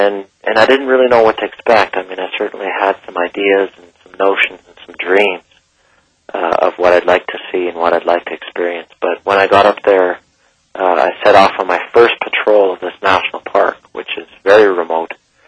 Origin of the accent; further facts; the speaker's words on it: Calgary, Alberta, Canada; on the plains where I grew up in Calgary with a bison.